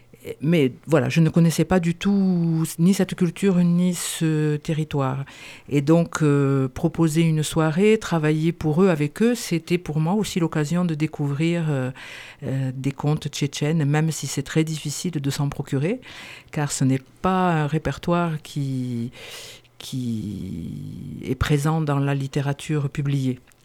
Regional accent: Bar-des-Cévennes, Occitanie, France; Puisque moi je suis originaire d'ici aussi, je suis originaire de Bar-des-Cévennes

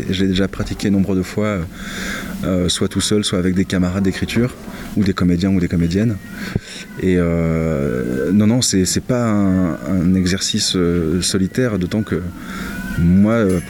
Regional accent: Normandy, France; j'ai 40 ans, je viens de Normandie, et j'écris du théâtre.

